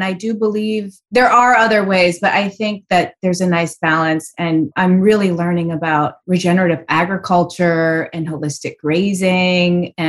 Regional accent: Chicago, Illinois, United States; It was very unusual growing up in Chicago in the 80s.

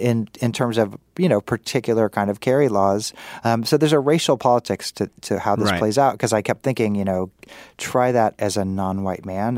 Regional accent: Kansas City, Kansas, United States; as you mentioned, Kansas, I'm from Kansas City, and I kind of saw this happening as I was growing up.

